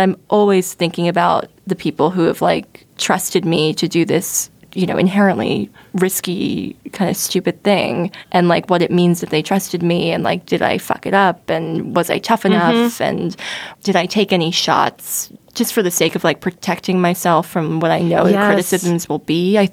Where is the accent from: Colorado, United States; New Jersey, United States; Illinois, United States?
New Jersey, United States; I grew up in New Jersey, but I was born there.